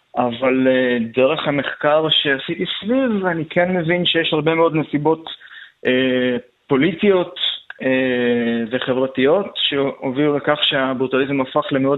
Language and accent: Hebrew; Beersheba, Southern District, Israel; שגדלתי בבאר שבע, ובאר שבע היא בירת הברוטליזם הישראלי.